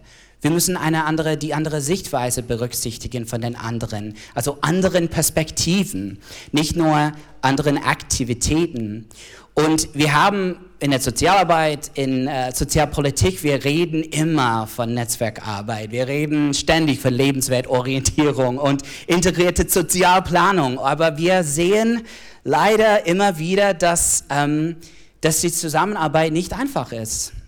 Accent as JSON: {"language": "German", "country": "United States", "second_language": "German", "moved": "as an adult", "lives_now": "Germany", "said": "Nee, also ich komme aus den USA und in 2010, ich und meine Frau sind nach Deutschland gekommen"}